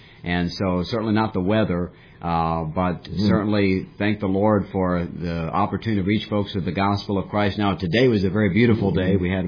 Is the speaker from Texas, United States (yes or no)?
no; Maryland, United States; And I grew up in the Maryland area, and of course, God burdened my heart about the New England region